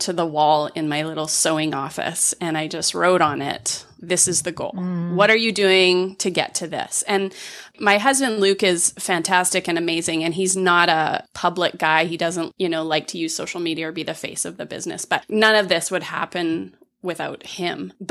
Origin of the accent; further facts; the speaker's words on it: Calgary, Alberta, Canada; also born or lived in Switzerland / Vancouver; I grew up in Calgary, which is a different town in a prairie province in Canada. And then I moved to Switzerland. That's where I learned to knit. My yarn store was in Vancouver, which is on the West Coast. And now we're in Middle Canada.